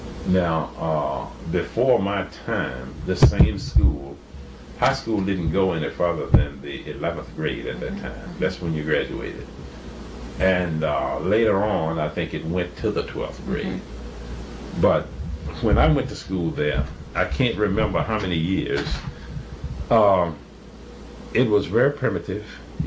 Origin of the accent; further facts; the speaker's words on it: Esmont, Virginia, United States; if I went in almost any direction and told persons there, older people, that I was from Esmont, they would say, "Did you ever know Buster Scott?"